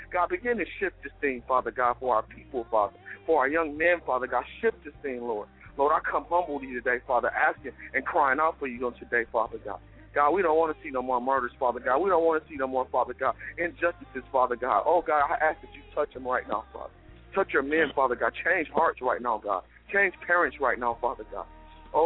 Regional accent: Detroit, Michigan, United States; As I stand in the city of Detroit right now, my hometown

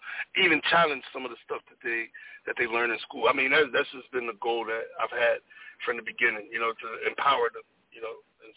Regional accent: New York, United States; I was born and raised in New York. And, yeah, my roots, they're coming out of pretty much Virginia to South Carolina.

